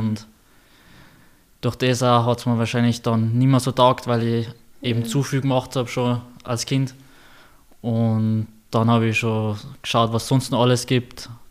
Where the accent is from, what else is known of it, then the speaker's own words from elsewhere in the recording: Bischofshofen, Salzburg, Austria; Ich bin in Bischofshofen aufgewachsen, also ein bisschen außerhalb, mehr am Land.